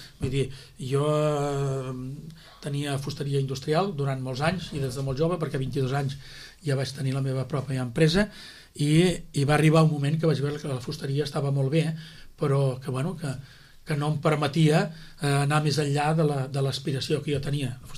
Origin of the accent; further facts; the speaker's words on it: Sitges, Catalonia, Spain; quan jo critico a l'equip de govern, estic criticant el meu poble, no? I llavors em sap greu. Criticar Sitges em sap molt greu.